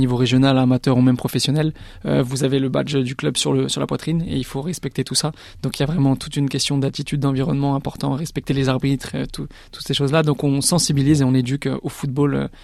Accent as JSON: {"language": "French", "country": "France", "lives_now": "Australia", "said": "en tant que Français"}